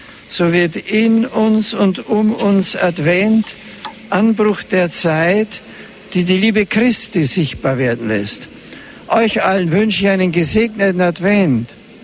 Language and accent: German; Bavaria, Germany; Und besonders grüße ich heute die Gäste aus Ruhpolding, aus meiner Heimat.